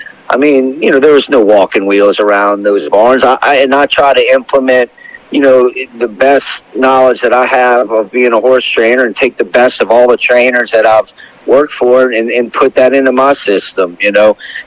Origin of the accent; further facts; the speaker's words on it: New Orleans, Louisiana, United States; you know, Louisiana Derby Day, my hometown, God, it was awesome to close it out like that.